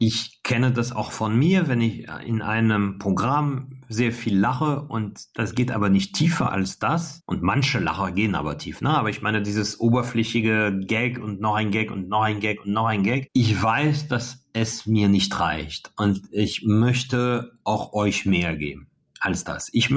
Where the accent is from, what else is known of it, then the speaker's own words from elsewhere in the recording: France; now in Germany; Eigentlich als Franzose darf ich alles außer wählen